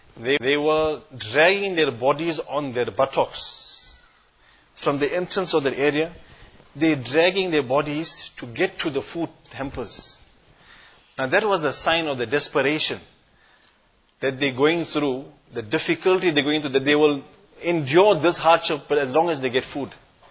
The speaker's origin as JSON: {"language": "English", "town": "Durban", "region": "KwaZulu-Natal", "country": "South Africa", "said": "It's, for example, we're from Durban."}